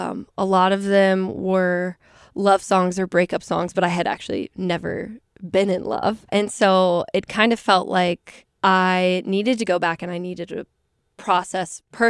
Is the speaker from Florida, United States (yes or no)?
yes; Orlando, Florida, United States; also born or lived in Kissimmee, Florida; That is where I was born. And then I grew up in Orlando, which is maybe a 30-minute drive.